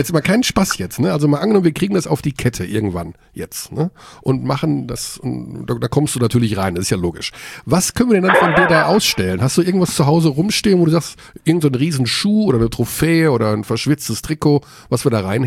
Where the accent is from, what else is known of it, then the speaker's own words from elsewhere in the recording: Hagen, North Rhine-Westphalia, Germany; Ich darf das sagen, ich bin Hagener. Also ich gegen meine Heimatstadt darf ich ruhig hetzen.